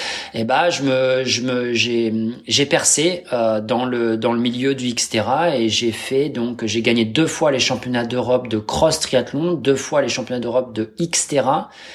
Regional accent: Normandy, France; moi, je suis normand ascendant viking, j'ai 43 ans

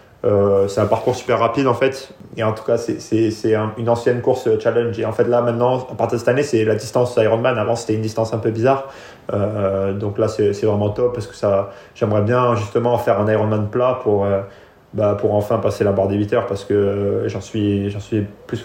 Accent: France; C'est ça, j'ai la double nationalité, mais je compte pas changer de nationalité, de toute façon la France c'est là où j'ai grandi

